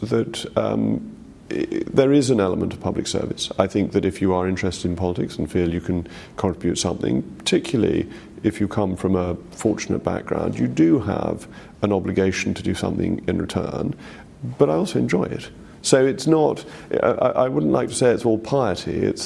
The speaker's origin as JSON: {"language": "English", "region": "England", "country": "United Kingdom", "said": "some people are quite surprised that somebody who appears to be as English as I am isn't an Anglican"}